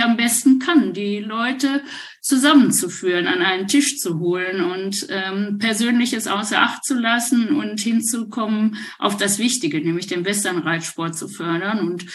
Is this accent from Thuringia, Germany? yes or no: no; Dinslaken, North Rhine-Westphalia, Germany; aber bei uns in Dienstlaken gab es halt eben, und Kirchhellen